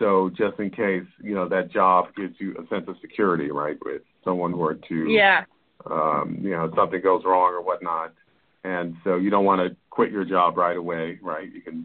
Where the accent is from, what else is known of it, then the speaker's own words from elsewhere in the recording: New York City, New York, United States; While I was born and raised in New York City, my parents are from Haiti.